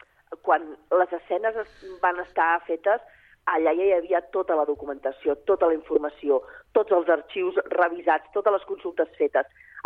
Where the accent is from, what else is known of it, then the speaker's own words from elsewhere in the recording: Sabadell, Catalonia, Spain; perquè la Creu Alta és el meu barri, soc tallareta, i allà també comença la meva història